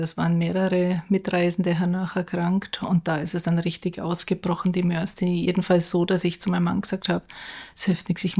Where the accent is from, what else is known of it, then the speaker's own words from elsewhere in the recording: Augsburg, Bavaria, Germany; Ich bin jetzt 60 Jahre alt. Ich bin aus dem Süden Deutschlands, wie man es mir anhört, aus dem wunderschönen Augsburg.